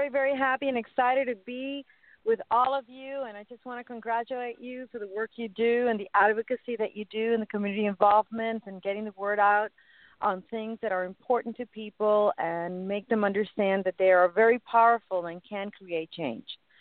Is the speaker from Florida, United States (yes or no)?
yes; Miami, Florida, United States; also born or lived in New York; my family brought me here when I was a baby, an infant. I grew up in New York until I was 7. And then since then, I have been in Florida, in Miami, Florida.